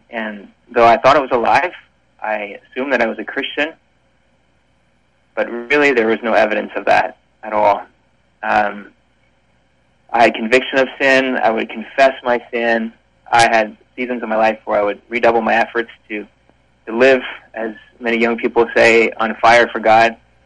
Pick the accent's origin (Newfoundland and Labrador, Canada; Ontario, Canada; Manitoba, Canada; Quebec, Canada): Quebec, Canada; Quebec City; born there; I was born in Quebec City, which is the French province of Canada, and my parents raised my sister and I in a Christian home